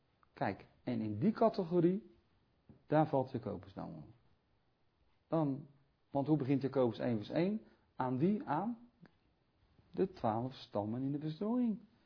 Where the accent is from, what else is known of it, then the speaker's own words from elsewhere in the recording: Friesland, Netherlands; Ik zeg altijd dat wij, ik kom uit Friesland, officieel.